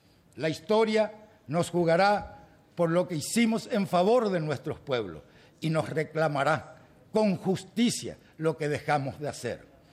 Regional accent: Paraguay; para todos los paraguayos y para los extranjeros que elijan mi tierra un ambiente acorde con las ilimitadas oportunidades que ofrece mi país.

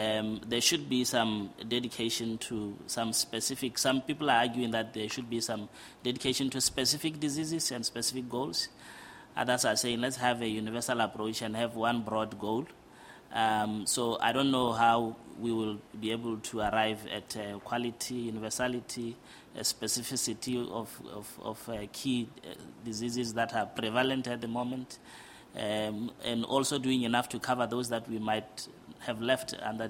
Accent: Botswana; from Botswana, and it's good to hear the presentations from the podium.

